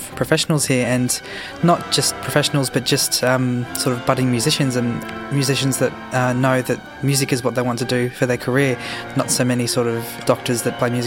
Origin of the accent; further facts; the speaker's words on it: Toowoomba, Queensland, Australia; I play the timpani in the orchestra, and I'm from Toowoomba, Queensland.